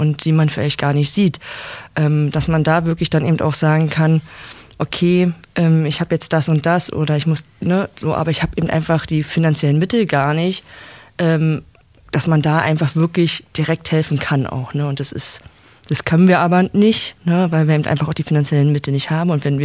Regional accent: Berlin, Germany

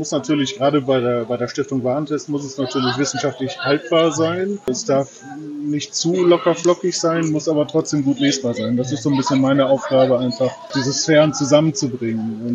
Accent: Lower Saxony, Germany; born or raised there

